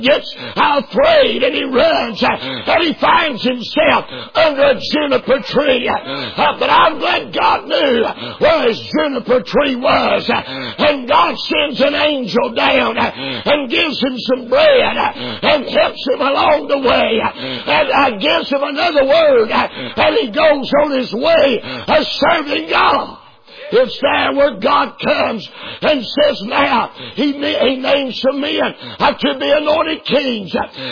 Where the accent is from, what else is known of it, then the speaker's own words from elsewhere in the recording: North Carolina, United States; I'm a mountain boy. I'm from Western North Carolina originally. I'm up in the mountains.